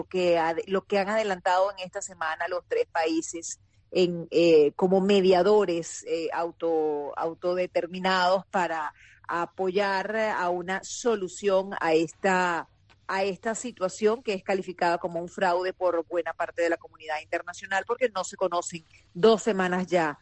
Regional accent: Venezuela; como ciudadana venezolana

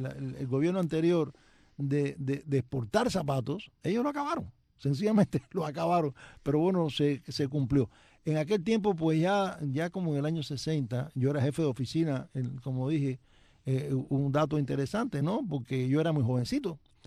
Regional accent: Cuba; moved away as an adult; also born or lived in Venezuela; salí de Cuba para Venezuela

